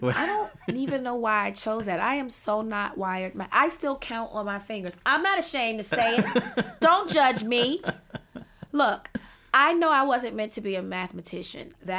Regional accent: Washington, District of Columbia, United States; I was born and raised in Washington, D.C.

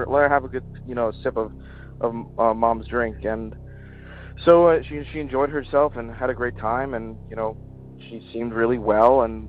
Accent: New Jersey, United States; I'm from New Jersey.

